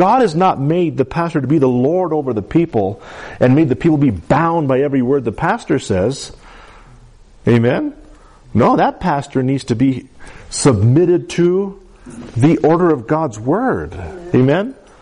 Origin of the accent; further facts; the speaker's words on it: United States; Although we're American, and we're a part of the United States of America, we're ultimately under a whole new system.